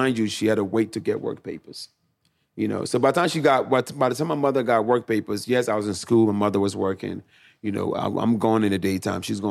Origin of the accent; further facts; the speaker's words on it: Liberia; now in United States; When we came here, we came from Liberia.